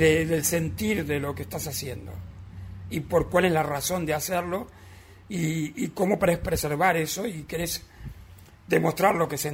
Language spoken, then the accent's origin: Spanish; Montevideo, Uruguay; En Uruguay, yo soy de Palermo, y en Ancina, por ejemplo, que es donde yo empecé